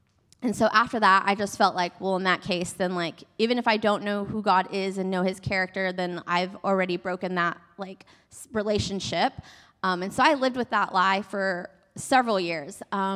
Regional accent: Texas, United States; I am from Texas, born and raised, as the video mentioned.

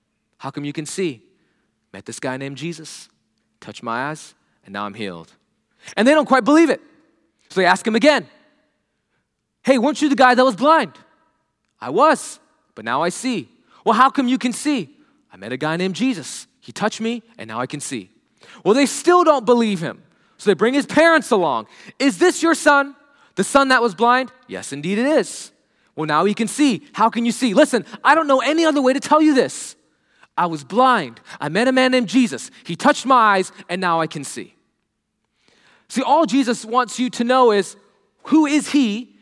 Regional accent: India; moved away; I grew up in India during the time of Star Wars, so I have no idea what Star Wars even was when I moved here.

